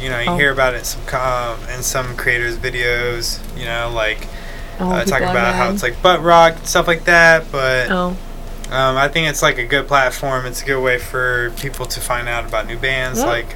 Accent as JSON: {"language": "English", "region": "North Carolina", "country": "United States", "said": "Okay, so North Carolina. We're also from North Carolina."}